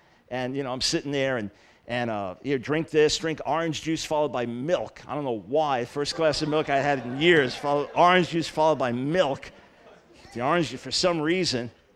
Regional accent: New York, United States; I'm from New York, you know

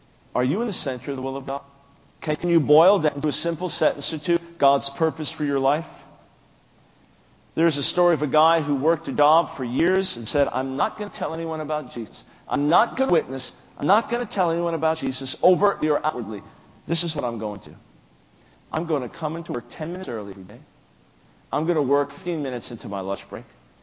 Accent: New York, United States; I'm from New York, man. That's a different atmosphere for me.

